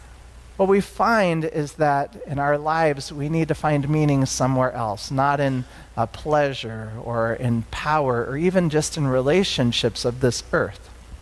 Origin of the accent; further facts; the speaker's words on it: Denison, Iowa, United States; born there; I mean, I was born in Denison, Iowa. I mean, I guess that's nice to know I was born in Iowa